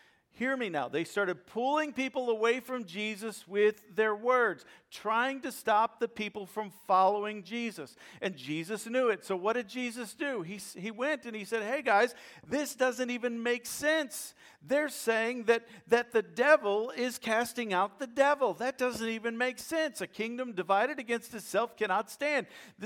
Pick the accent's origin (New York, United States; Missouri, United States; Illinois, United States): Missouri, United States; St. Louis; I grew up in St. Louis, and part of the way that we communicate is negative.